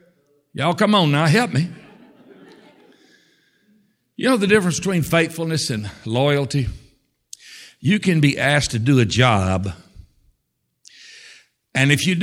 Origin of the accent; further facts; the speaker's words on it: Tennessee, United States; You know, when I was growing up in Tennessee, when I was a senior in high school, I dated one of the McCoys.